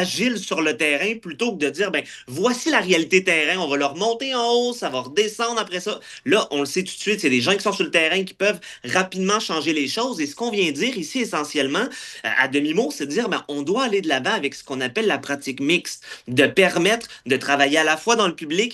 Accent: Quebec, Canada; c'est nous, en tant que Québécois, qui pourrions gagner.

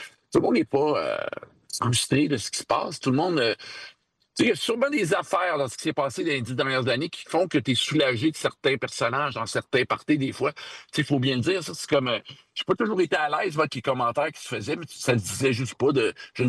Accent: Quebec, Canada; J'ai toujours dit aux gens que je suis Québécois

